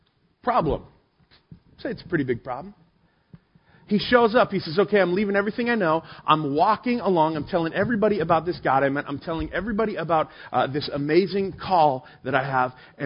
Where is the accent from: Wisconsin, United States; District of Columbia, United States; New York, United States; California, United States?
California, United States; Hemet; Hey, I'm from Hemet. It's a great place. I love it.